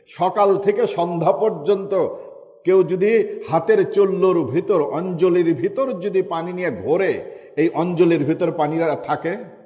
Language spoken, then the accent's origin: Bangla; Bangladesh; born there; সেই দূর দেশের বাংলাদেশের কোন অজো পাড়া গায়ে আমাদের জন্ম হয়েছে